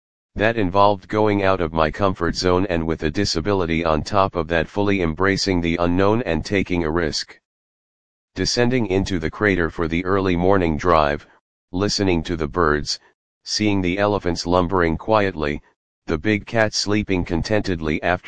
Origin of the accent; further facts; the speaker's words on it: San Francisco, California, United States; felt more welcome and included than I have felt at times in state-of-the-art high-tech buildings in my hometown in San Francisco.